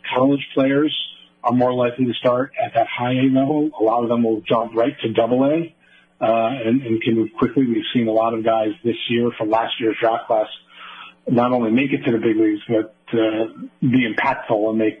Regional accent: Pittsburgh, Pennsylvania, United States; I'm from Pittsburgh. That was just me.

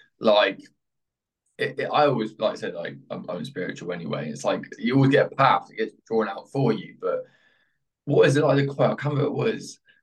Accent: England, United Kingdom; We're English. I'm so sorry.

